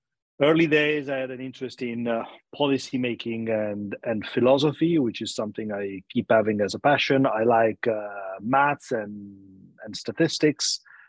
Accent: Italy; I actually grew up in a little village in the north of Italy, somewhat closer to the French border

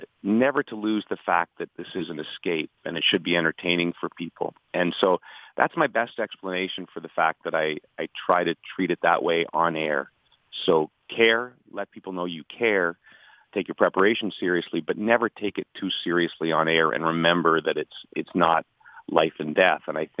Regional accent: Ottawa, Ontario, Canada; also born or lived in British Columbia; now in Toronto, Canada; I grew up mostly in Ottawa and BC

